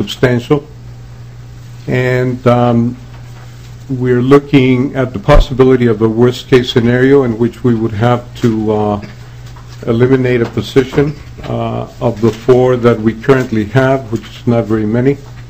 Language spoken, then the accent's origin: English; Mexico City, Mexico; moved away; I'm an immigrant from Mexico City